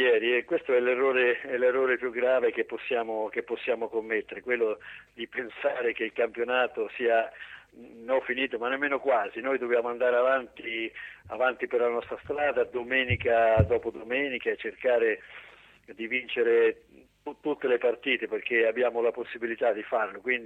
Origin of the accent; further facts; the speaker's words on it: Porto Recanati, Marche, Italy; also born or lived in Parma / Catania; Sono partito dal paese, da Porto Recanati, sono stato 3 anni a Parma, dove ho fatto 2 campionati di Serie B, nel quale a 19 anni ho totalizzato 50 presenze, e un campionato di Serie C. E poi l'avventura a Catania, dove ho passato, devo dire, 9 anni meravigliosi